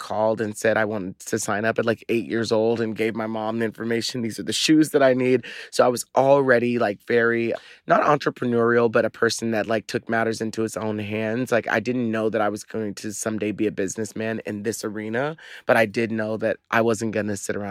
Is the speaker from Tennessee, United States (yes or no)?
no; Texas, United States; When I was young, I was very, very different and odd, especially growing up in the South in Texas.